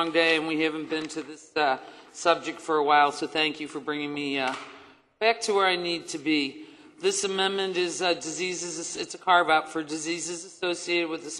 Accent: Spanish Lake, Missouri, United States; I grew up in Spanish Lake and moved 3 miles to Bellefonte Neighbors, and there I've sat.

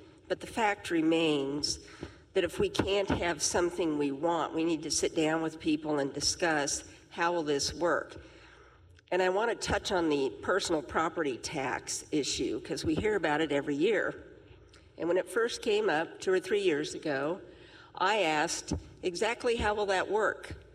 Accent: Missouri, United States; I'm from Shelby County, where we continue to lose population, and I represent 14 counties where we pretty much have that same situation

